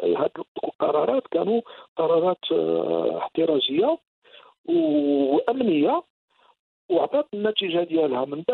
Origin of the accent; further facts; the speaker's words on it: Morocco; احنا عندنا في المغرب